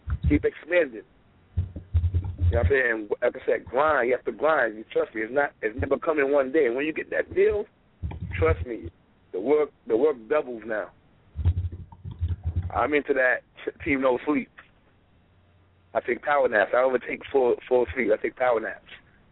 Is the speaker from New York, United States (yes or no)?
yes; Brooklyn, New York, United States; of course, I'm from Brooklyn.